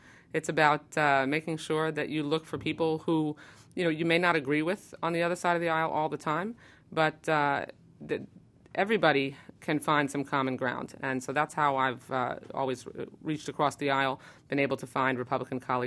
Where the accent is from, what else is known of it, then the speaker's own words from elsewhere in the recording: Florida, United States; I am from Florida.